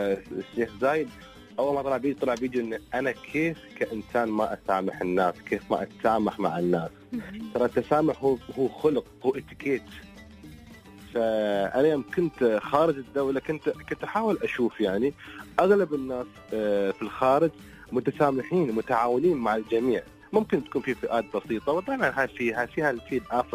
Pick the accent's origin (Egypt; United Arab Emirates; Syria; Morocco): United Arab Emirates; احنا اماراتيين